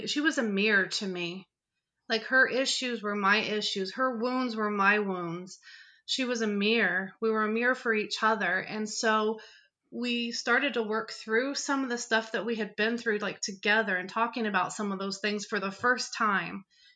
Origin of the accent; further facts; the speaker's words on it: Indiana, United States; And I'm from Indiana. I'm from a small town. I don't like the city.